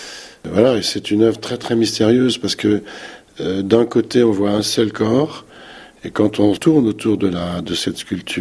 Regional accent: Grenoble, Auvergne-Rhône-Alpes, France; j'ai cherché d'abord dans ma ville natale, à Grenoble

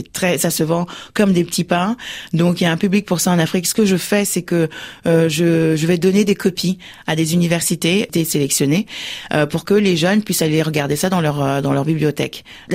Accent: France; moi comme je suis française aussi, arrivée quand j'avais 4 ans

